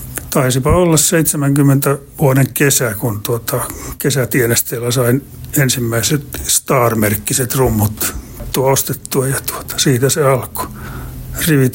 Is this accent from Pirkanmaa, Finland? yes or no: no; Kajaani, Kainuu, Finland; Tulin tuolta Kajaanista tänne kouluun